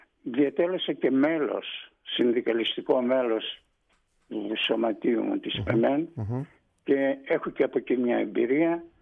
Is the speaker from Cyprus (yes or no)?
no; Tinos, South Aegean, Greece; είμαι από την καρδιά της Τίνου. Από την καρδιά της Τίνου. Αλλά θα πω λοιπόν στον κύριο Λούβαρη ότι είμαι πιο Τινιακός από τους Τινιακούς.